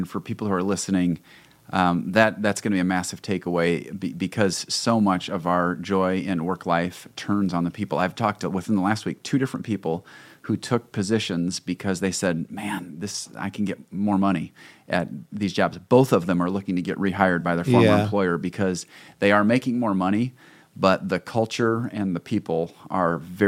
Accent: Indiana, United States; now in Michigan, United States; living in Michigan, and I grew up in Indiana and went to Indiana University where I got my business degree.

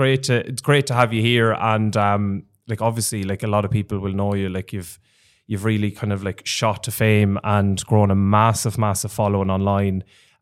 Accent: Ireland; No, not at all. We're Irish.

